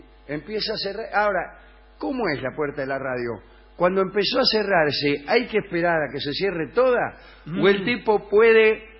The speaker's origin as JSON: {"language": "Spanish", "town": "Baigorrita", "region": "Buenos Aires Province", "country": "Argentina", "said": "Yo soy de Baigorrita."}